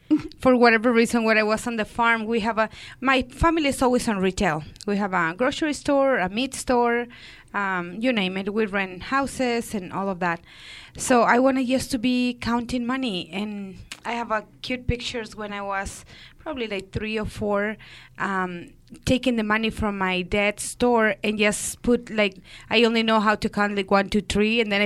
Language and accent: English; Chihuahua, Mexico; I'm an only child in Chihuahua, Mexico. Chihuahua is the border with El Paso, so I grew up over there. We live in a small little farm until I was 8.